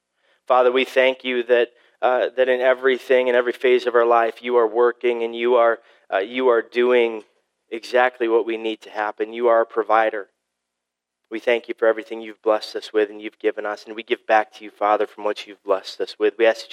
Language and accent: English; Wisconsin, United States; I'm born and raised in Wisconsin. I don't think I've ever lived outside of this state for more than a month at a time